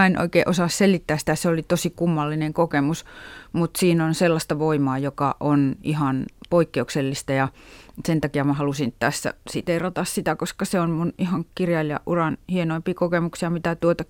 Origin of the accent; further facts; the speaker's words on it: Kuopio, North Savo, Finland; Vieläkin kun mä käyn vaikkapa entisessä kotikaupungissani Kuopiossa, niin aina muistan sen.